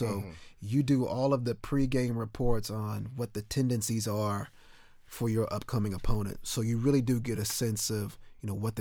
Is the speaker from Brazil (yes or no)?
no; Mount Pleasant, Texas, United States; Bill Ratliff was from my hometown of Mount Pleasant, and I worked both legislative sessions in my time here from 97 to 2001.